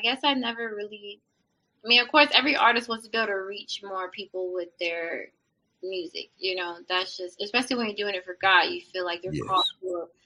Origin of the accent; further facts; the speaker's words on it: Maryland, United States; now in Baltimore, United States; So technically I'm from Maryland. And I say that because I've lived in so many different parts of Maryland, so many different counties